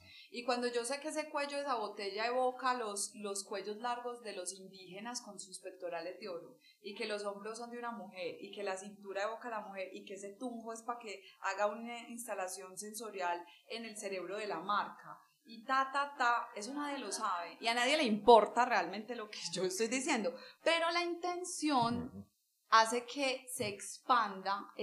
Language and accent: Spanish; Medellín, Antioquia, Colombia; yo crecí en la Comuna 13